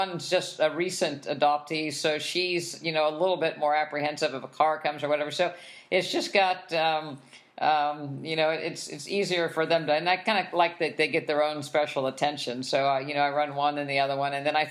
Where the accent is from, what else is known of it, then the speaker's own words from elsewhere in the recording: West Virginia, United States; I grew up in West Virginia. You know, I wasn't plant-based growing up.